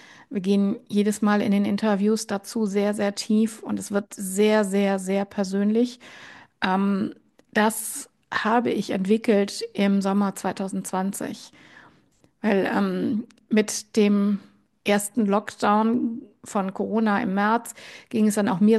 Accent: North Rhine-Westphalia, Germany; meiner Heimatregion östlich von Köln

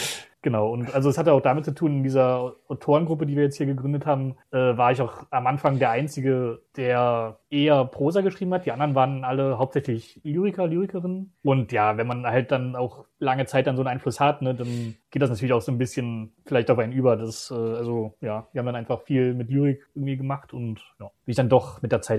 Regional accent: Halle, Saxony-Anhalt, Germany; also ich komme ursprünglich aus Halle an der Saale

